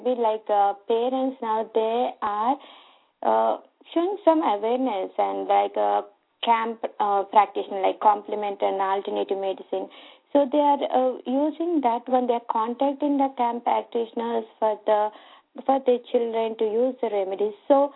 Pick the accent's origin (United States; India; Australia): India; I'm talking from Indian perspective. So in India, it is MABS, and then after that, it is MD.